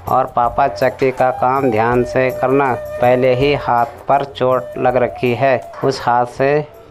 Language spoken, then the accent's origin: Hindi; Uttarakhand, India; मैं उत्तराखंड का रहने वाला हूँ। मेरे गांव का नाम ढोंड है।